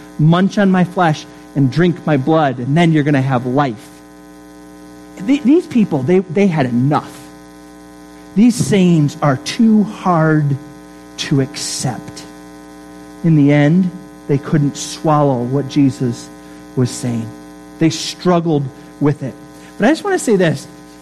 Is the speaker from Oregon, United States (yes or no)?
no; East Stroudsburg, Pennsylvania, United States; born there; many of you think I was born in East Stroudsburg, Pennsylvania, but that's only written on my birth certificate.